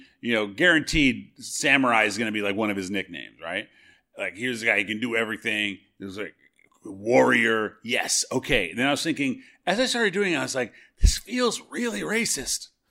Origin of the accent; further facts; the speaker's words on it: United States; I've known about xenophobia since I was a kid because I grew up in America